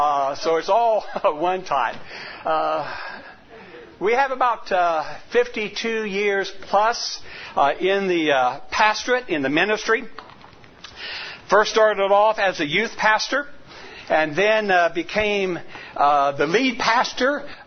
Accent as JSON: {"language": "English", "town": "Joplin", "region": "Missouri", "country": "United States", "tie": "born or raised there", "also_born_or_lived": "Kansas City", "lives_now": "California, United States", "said": "I was born in Kansas City, Missouri, grew up in Joplin, Missouri, came out here to California, and went to school out here."}